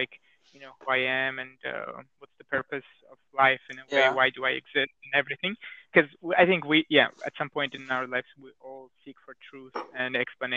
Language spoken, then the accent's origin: English; Azerbaijan; So I was born in Azerbaijan and I was brought up there and I spent quite a significant amount of my life in Azerbaijan.